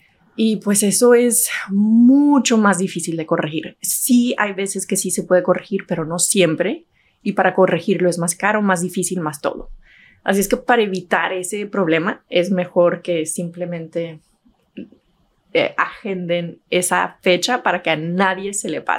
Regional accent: El Paso, Texas, United States; Yo soy del Paso, Texas, que es una ciudad fronteriza.

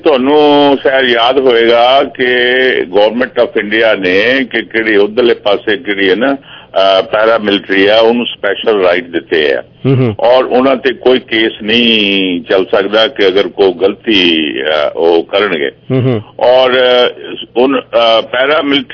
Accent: Bajwara, Punjab, India; ਮੇਰਾ ਪਿੰਡ ਹੈ ਬਜਵਾੜਾ

